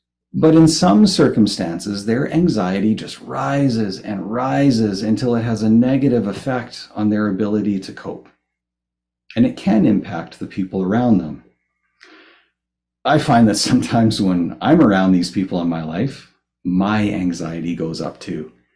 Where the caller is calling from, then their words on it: Winnipeg, Manitoba, Canada; I am joining you from Winnipeg, from Treaty 1, the traditional territories of the Anishinaabe, Cree, and Dakota peoples, and the homeland of the Métis Nation.